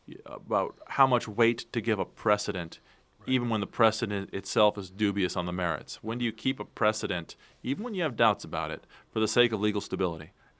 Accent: Iowa, United States; We saw this in my home state of Iowa.

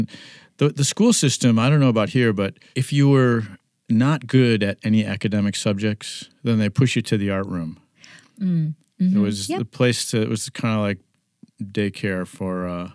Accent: Illinois, United States; Well, I grew up near Chicago, five brothers in a little tiny house.

